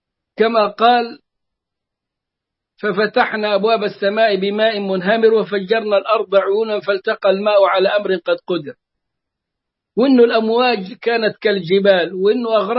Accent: Egypt; كان إدريس عندنا في مصر عليه السلام

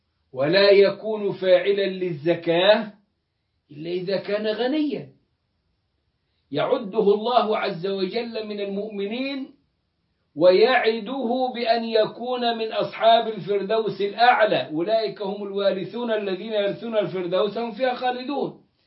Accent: Egypt; يقولون عندنا في مصر: وفص ملح وداب

